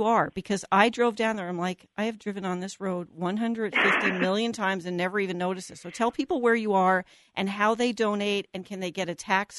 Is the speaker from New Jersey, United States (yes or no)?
yes; New Jersey, United States; I'm from New Jersey, long time ago. Big name back there.